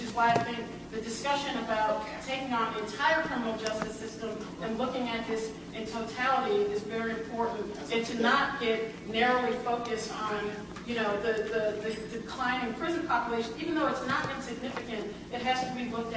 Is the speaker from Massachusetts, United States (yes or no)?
no; Chicago, Illinois, United States; I'm from Chicago, and hardly a day goes by without a news story that's buried in the paper about cops shooting some black kid to death